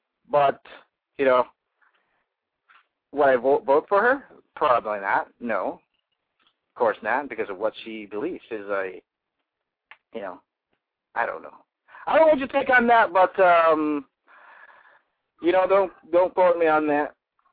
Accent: Philippines; I'm a Filipino.

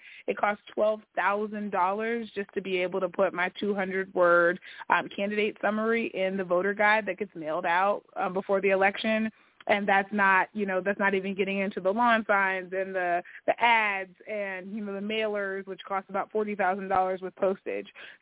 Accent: Pittsburgh, Pennsylvania, United States; now in Sacramento, United States; I'm from Pittsburgh, but Sacramento really raised me into adulthood because I've been here my whole adult life.

